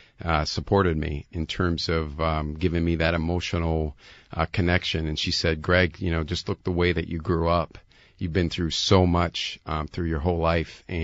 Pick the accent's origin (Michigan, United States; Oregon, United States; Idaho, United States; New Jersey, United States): Michigan, United States; Detroit; I'm still from Detroit.